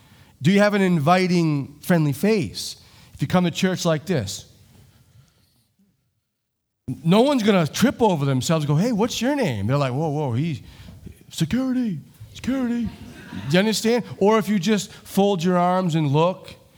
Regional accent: Etna, Maine, United States; I grew up in Etna, Maine. The whopping population of Etna, Maine was 600. There was literally more cows.

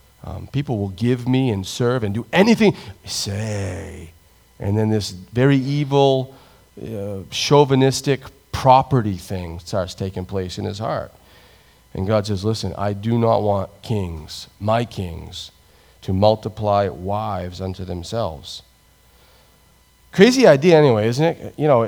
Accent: United States; Do we, as an American, do we have confidence in our military?

